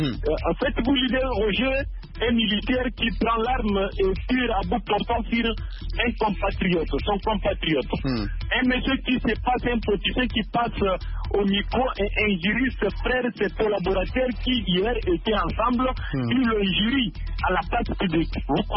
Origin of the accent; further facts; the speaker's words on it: Tshikapa, Kasaï, DR Congo; Précisément ici chez nous au Congo.